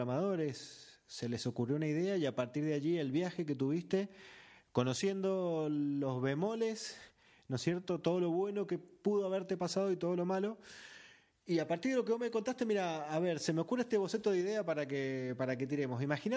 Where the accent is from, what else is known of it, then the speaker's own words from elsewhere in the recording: Mendoza, Argentina; como somos mendocinos lo tenemos que decir, con doble L, no con Y, ¿no es cierto?